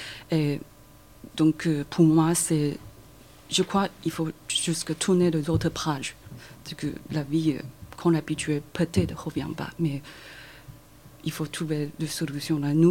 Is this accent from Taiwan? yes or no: yes; Taiwan; French is a second language; Oui, en fait, je viens de Taïwan et dans mon pays